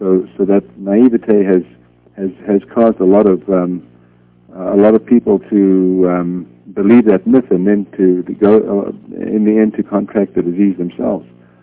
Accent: Eswatini; born there; I was born in Swaziland, and my parents were missionaries there in the 40s, and I know the country fairly well. I've lived there for a couple of years since then as well

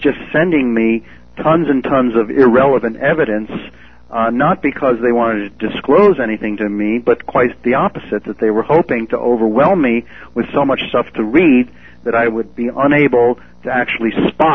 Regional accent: United States; I'm speaking not just as a lawyer, but as an American

